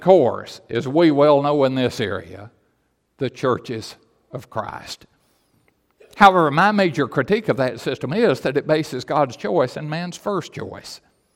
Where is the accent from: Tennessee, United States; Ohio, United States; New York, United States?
Tennessee, United States; I grew up in East Tennessee. East Tennessee is the world headquarters of Pentecostalism.